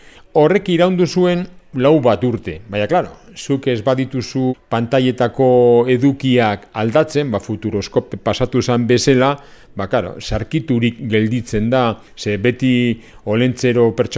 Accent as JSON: {"language": "Basque", "town": "Bilbao", "region": "Basque Country", "country": "Spain", "tie": "born there", "lives_now": "Durango, Spain", "said": "Jaiotzez bilbotarra naz, baina 44 urte daramatzate Durangon bizitzen, beraz Durangarra ere sentitzen naz."}